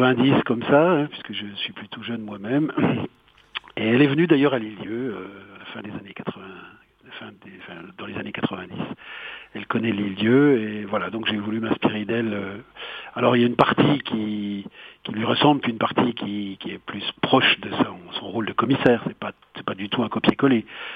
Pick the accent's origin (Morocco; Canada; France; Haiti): France; Bourgogne-Franche-Comté; now in Geneva, Switzerland; en dehors de ma région natale, la Franche-Comté, de Genève où j'habite.